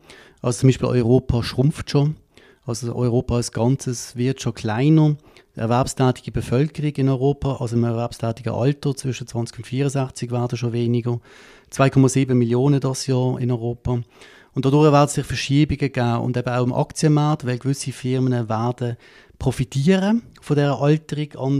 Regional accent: Münchenstein, Basel-Landschaft, Switzerland; also born or lived in Zürich; ich komme von Basel, das heisst, ich bin in Basel geboren. Ich bin in Münchenstein aufgewachsen, habe hier das Gym gemacht in Münchenstein

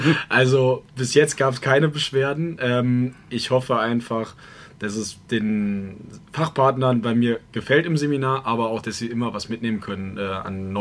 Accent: Allendorf, Hesse, Germany; also ich komme hier aus der Region, ursprünglich sogar direkt aus Allendorf

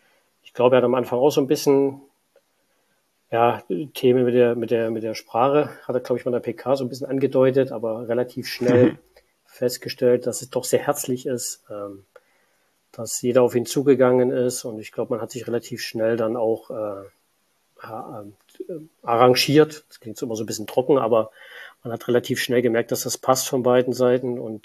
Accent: Leipzig, Saxony, Germany; komme aus Leipzig, bin gebürtiger Leipziger, bin jetzt 45 Jahre alt, mein ganzes Leben mehr oder weniger in Leipzig verbracht. Hab mittlerweile Familie, ganz spießig Haus, Hund, Kinder in Leipzig oder in der Nähe von Leipzig aufgebaut.

